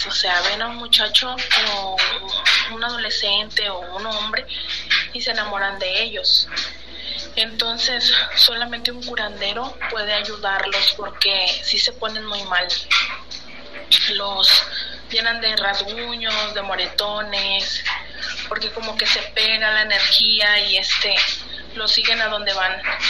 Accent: Veracruz, Mexico; Es lo que yo sé de mi pueblo y es una leyenda de por allá, de por la Huasteca.

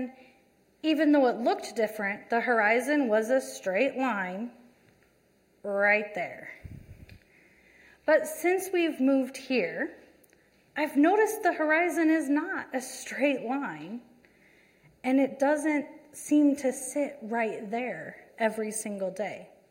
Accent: Nebraska, United States; So I grew up in Nebraska. And if you've ever been in Nebraska, you know that the horizon is the horizon.

